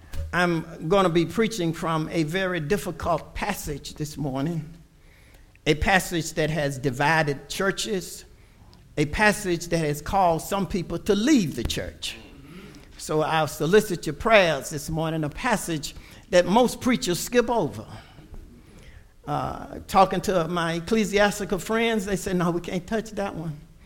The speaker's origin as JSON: {"language": "English", "region": "Alabama", "country": "United States", "tie": "born or raised there", "said": "I saw so many folk growing up in Alabama that went to work on Sunday"}